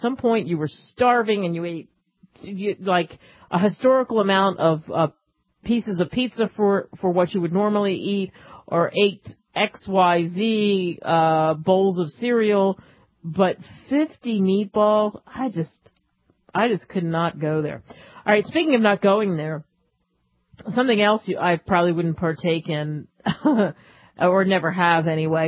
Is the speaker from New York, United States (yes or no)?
no; Pennsylvania, United States; And I grew up outside of Philadelphia, the Philadelphia Flyers.